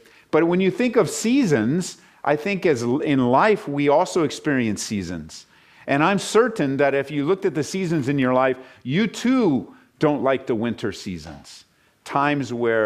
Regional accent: California, United States; now in Colorado, United States; I grew up in California, and then we moved to Colorado to start a church. And we've been in Colorado now for 22 years.

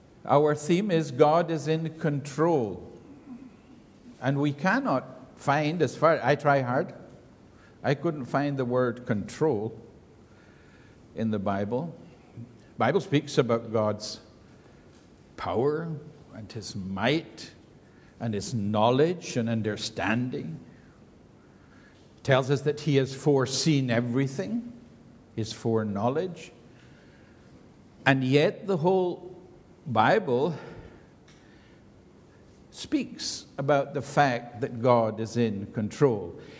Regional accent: Scotland, United Kingdom; I as a Scotsman tend to hurt people more than necessary. That is a Scottish flesh.

